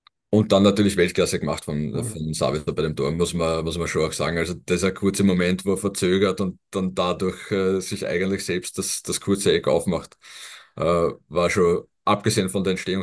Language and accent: German; Austria; Das ist eine Mentalität, die wir jetzt als Österreicher vielleicht in den vergangenen Jahrzehnten nicht so in uns getragen haben.